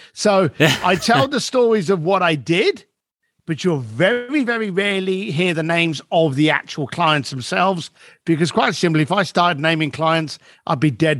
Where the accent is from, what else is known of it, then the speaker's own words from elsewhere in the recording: London, United Kingdom; When I was growing up in London and I was a biker then and I was a bricklayer, I had no money.